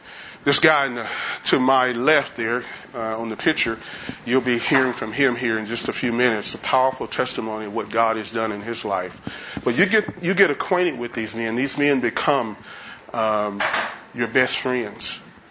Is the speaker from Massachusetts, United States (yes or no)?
no; Dallas, Texas, United States; As I tell people, I'm originally from Dallas.